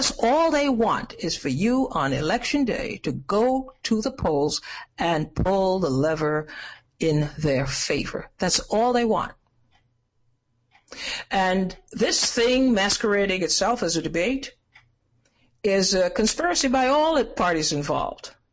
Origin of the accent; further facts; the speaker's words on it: Trinidad & Tobago; born there; Now, I was born in Trinidad, a little speck of dust in the Caribbean Sea.